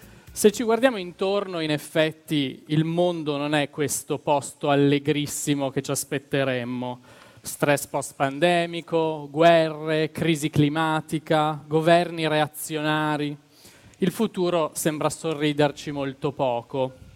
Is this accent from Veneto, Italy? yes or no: yes; Veneto, Italy; accent: Veneto; lasciatemi sfoggiare tutto il mio accento veneto